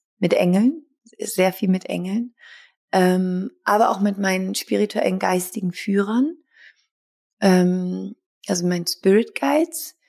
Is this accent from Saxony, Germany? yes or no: no; Überlingen, Baden-Württemberg, Germany; born there; geboren in Überlingen